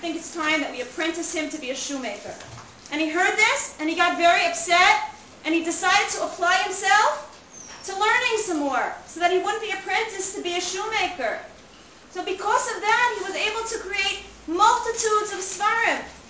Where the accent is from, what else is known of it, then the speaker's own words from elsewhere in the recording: New York, United States; Meaning, because I'm a New Yorker, so I only know New York and New Jersey, but whatever.